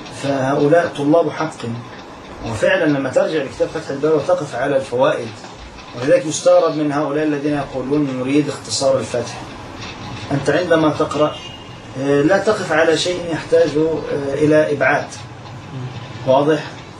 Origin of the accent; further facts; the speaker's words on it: Egypt; أو أحد الناس عندنا في مصر